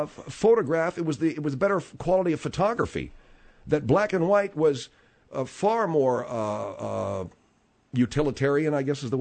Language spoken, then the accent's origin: English; Arcadia, California, United States; That's, yeah, my hometown.